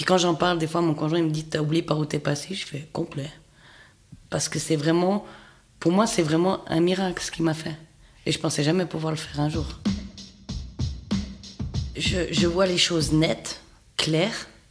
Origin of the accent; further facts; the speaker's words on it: Fribourg, Switzerland; Et comme moi, je viens du canton de Fribourg